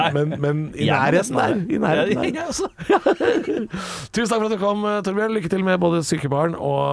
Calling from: Isfjorden, Møre og Romsdal, Norway; Jeg sitter hjemme i Isfjorden, som også er i Rauma, tror jeg.

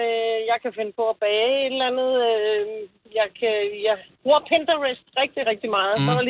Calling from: Strøby Egede, Zealand, Denmark; jeg er fra Strøbeede.

